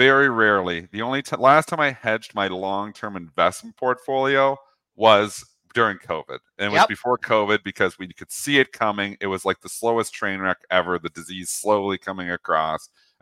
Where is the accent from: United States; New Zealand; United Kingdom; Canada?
Canada; I have my long-term portfolio at BMO because I'm Canadian.